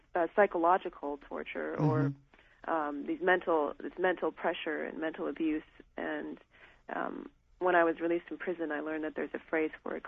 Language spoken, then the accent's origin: English; United States; I'd never been to my father's native land of Iran, and I was born and raised in America.